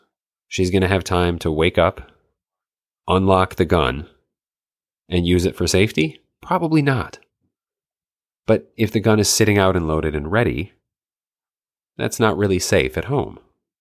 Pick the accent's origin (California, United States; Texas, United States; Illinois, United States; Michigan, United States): Michigan, United States; I grew up in the North Woods of Michigan. So people, it was hunting, like that's what you did.